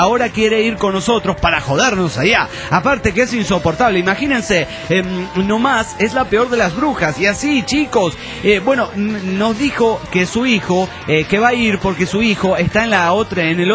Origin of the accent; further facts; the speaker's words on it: Mexico; somos dos mexicanos perdidos en Liverpool.